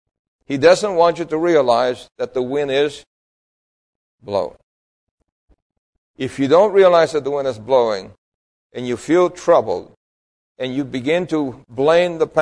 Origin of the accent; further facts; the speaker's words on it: New York City, New York, United States; I grew up among Jews in New York City.